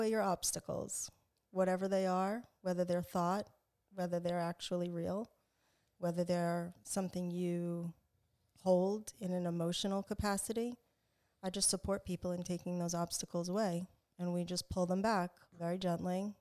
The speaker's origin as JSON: {"language": "English", "region": "New York", "country": "United States", "said": "They were snowbirds and they were living in New York. I'm originally from New York."}